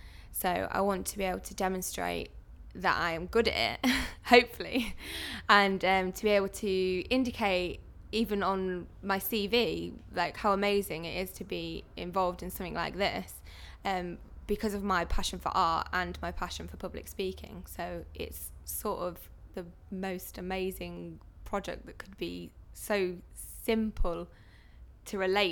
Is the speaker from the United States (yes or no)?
no; East Midlands, United Kingdom; now in London, United Kingdom; I'm 23 years old and I'm originally from Lincolnshire but I live in London.